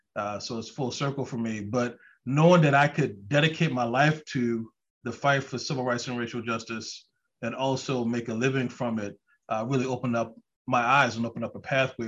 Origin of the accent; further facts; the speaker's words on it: New Orleans, Louisiana, United States; I grew up in New Orleans, Louisiana, proud native, for those who know the area, the 17th Ward, right there in the middle of the city.